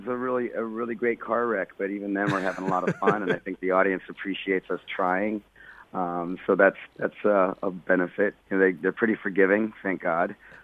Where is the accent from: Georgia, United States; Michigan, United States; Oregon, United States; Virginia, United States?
Oregon, United States; Portland; I think it rains just as much, if not more, in my hometown in Portland, Oregon, than it does here.